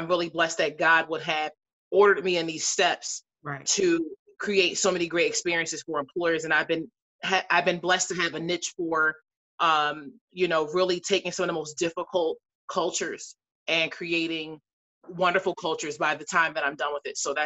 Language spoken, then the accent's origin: English; Philadelphia, Pennsylvania, United States; I'm originally from Philadelphia. So okay. I'm a Philadelphia Eagles, you know.